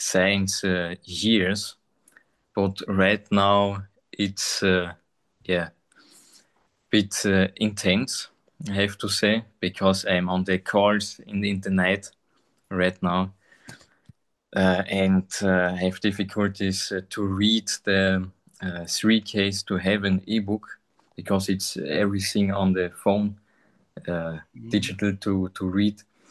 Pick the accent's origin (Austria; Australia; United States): Austria; English is a second language; I'm from Austria.